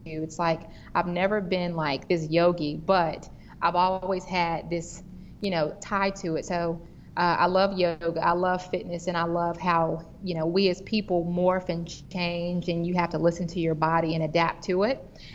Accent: Charlotte, North Carolina, United States; I'm from the Queen City, Charlotte, North Carolina, and I'm proud about it

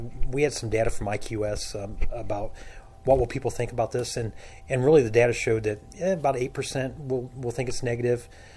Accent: Ohio, United States; My mom's from Kentucky. I'm from Ohio.

